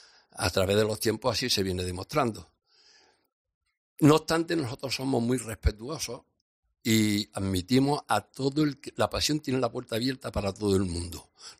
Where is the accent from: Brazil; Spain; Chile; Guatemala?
Spain; Iznájar, Andalusia; yo, que soy de Innájar